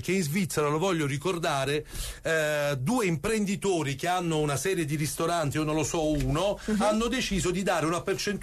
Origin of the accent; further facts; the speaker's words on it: Naples, Campania, Italy; io sono napoletano